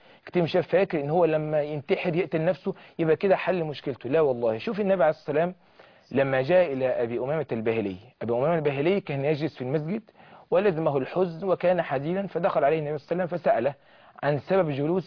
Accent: Egypt; في بلدنا مصر

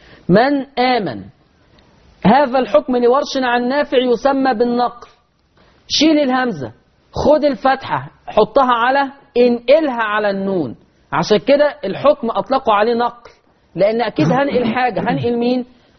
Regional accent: Egypt; accent: Egyptian; ودي لهجتنا كمصريين على فكره،

